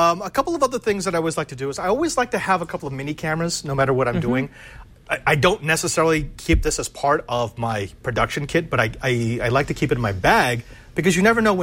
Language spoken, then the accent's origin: English; Philippines; Hey, I'm so Filipino, man. Stop hating on my culture.